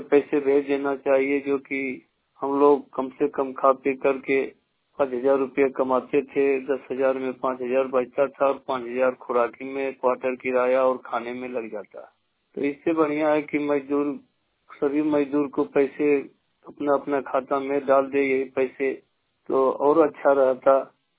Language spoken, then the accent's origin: Hindi; Mircha, Bihar, India; बिहार के रहने वाले ग्राम पंचायत मिर्चा प्रखंड सिकंदरा जिला जमुई बिहार के रहने वाले हैं।